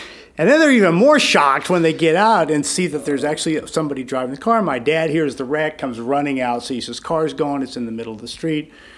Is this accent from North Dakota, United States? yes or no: no; Texas, United States; My wife and I joke about, you know, growing up in Texas, she assumed that, you know, I was on a horse before I could walk